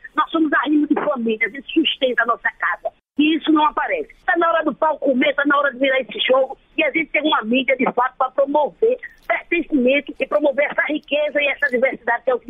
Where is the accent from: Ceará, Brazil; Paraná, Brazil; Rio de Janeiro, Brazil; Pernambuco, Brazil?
Pernambuco, Brazil; Olinda; A gente que é do Nordeste, né, eu sou aqui de Pernambuco, de Olinda, a gente não se reconhece na mídia.